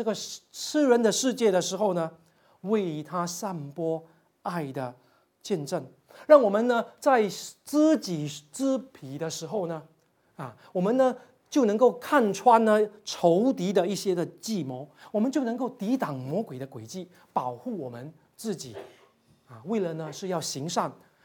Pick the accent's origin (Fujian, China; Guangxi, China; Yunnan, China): Fujian, China; 我们福建人说你吃蛇的意思是什么？你懒惰的意思